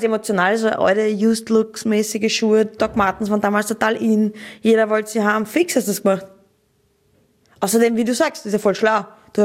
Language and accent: German; Austria; Wieso, ich bin ja Österreicherin.